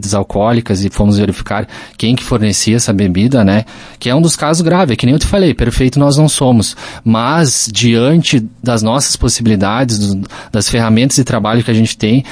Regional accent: Caxias do Sul, Rio Grande do Sul, Brazil; also born or lived in Lagoa Vermelha, Brazil; eu nasci em Lagoa Vermelha, né? Porém, quando eu tinha 5 anos de idade, por motivos profissionais, meus pais foram morar em Caxias do Sul, né? E cerca de 5 ou 6 anos atrás eu voltei a morar em Lagoa Vermelha.

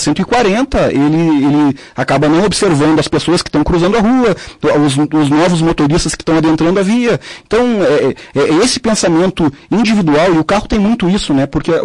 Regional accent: Porto Alegre, Rio Grande do Sul, Brazil; now in Caxias do Sul, Brazil; Sou de Porto Alegre, mas estou aqui há 15 anos e percebo dentro desses 15 anos a evolução.

